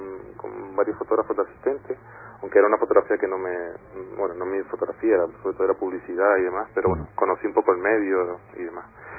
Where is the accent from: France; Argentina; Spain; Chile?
Spain; Canary Islands; Empecé en Canarias, en mi tierra